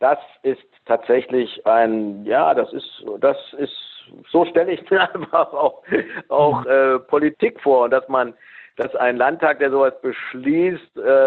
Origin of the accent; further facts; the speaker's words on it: Thuringia, Germany; Stimmt, ich bin Thüringer.